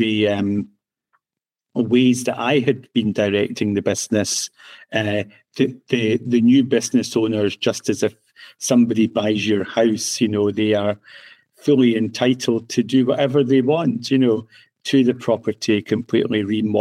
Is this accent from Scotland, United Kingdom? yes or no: yes; Scotland, United Kingdom; when I was 18, growing up in Scotland